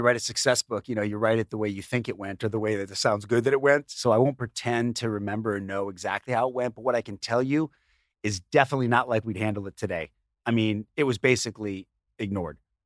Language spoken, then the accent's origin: English; Chicago, Illinois, United States; So we grew up in Chicago, in the suburbs, and, you know, big house, you know, cool neighborhood.